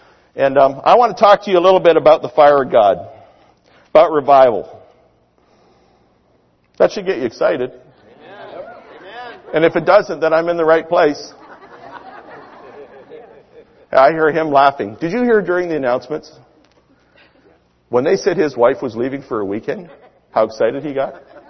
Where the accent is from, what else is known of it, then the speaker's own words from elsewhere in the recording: Canada; moved away as an adult; And as a Canadian, going to Oklahoma, you're not allowed to work.